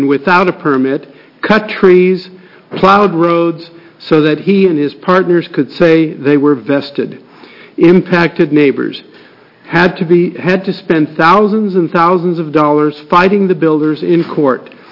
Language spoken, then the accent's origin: English; Sublimity, Oregon, United States; I come from the Sublimity area